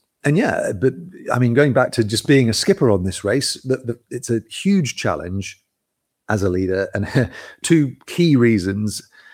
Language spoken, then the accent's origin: English; Australia; now in United Kingdom; I am Australian originally, though I've been in the UK 25 years now. Yeah, I am. Yeah, but I'm fairly well anglicized now.